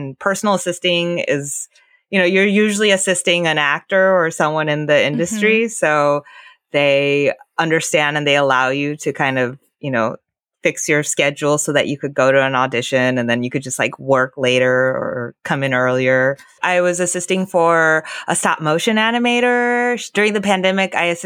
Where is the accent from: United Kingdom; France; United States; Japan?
Japan; I think I was like so young and I immigrated here from Japan. So, you know, like in my culture, we're trained to like not look people in the eyes.